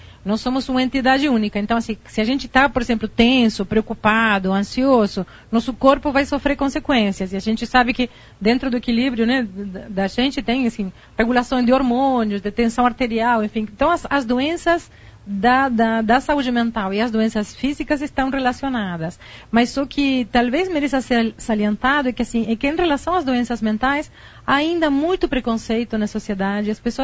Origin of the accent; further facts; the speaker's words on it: Argentina; Portuguese is a second language; Eu sou argentina.